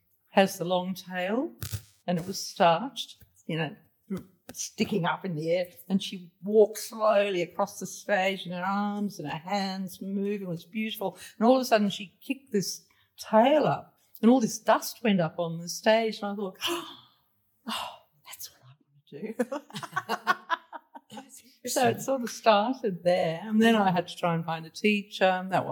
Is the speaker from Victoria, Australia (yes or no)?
yes; Melbourne, Victoria, Australia; also born or lived in Spain; I'm from Melbourne originally.